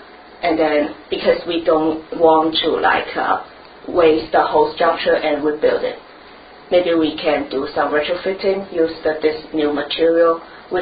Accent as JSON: {"language": "English", "region": "South China", "country": "China", "second_language": "English", "said": "I'm from China, and from a small town in the South China, which is close to Hong Kong."}